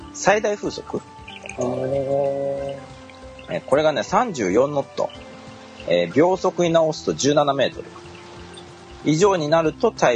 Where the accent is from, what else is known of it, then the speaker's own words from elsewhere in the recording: Osaka, Japan; born there; 僕は大阪生まれです。